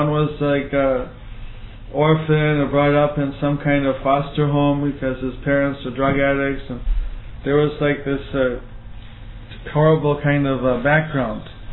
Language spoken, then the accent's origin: English; India; I mean, materially speaking, I am an old man. We are from different cultures, you are from the West, I am from India.